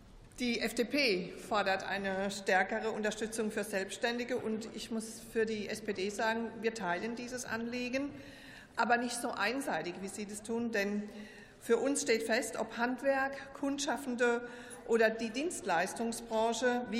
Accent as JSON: {"language": "German", "region": "Rhineland-Palatinate", "country": "Germany", "said": "Ja, übrigens in Rheinland-Pfalz, da wo ich herkomme, da gibt es eine erfolgreiche Ampelregierung seit vielen Jahren."}